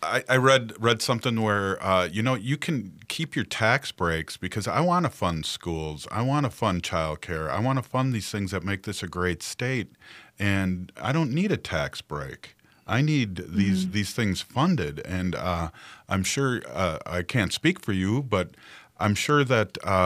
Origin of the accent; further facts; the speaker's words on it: St. Paul, Minnesota, United States; That's dark money because I'm from St. Paul.